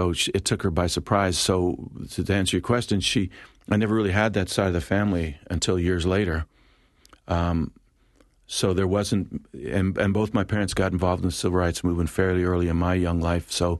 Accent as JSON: {"language": "English", "town": "Philadelphia", "region": "Pennsylvania", "country": "United States", "said": "Well, I come from West Philadelphia, and, it's a rough and tumble neighborhood, and that I drew from."}